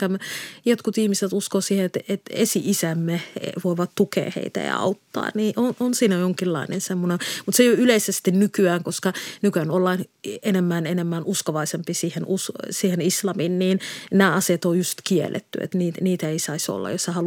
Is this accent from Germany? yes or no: no; Somalia; Finnish is a second language; also born or lived in Saudi Arabia; now in Finland; Mä synnyin Saudi-Arabiassa. Mä kävin mä kävin arabiankielisen koulun ja sitten kun me muutettiin Somaliaa takaisin, niin se oli somaliankielinen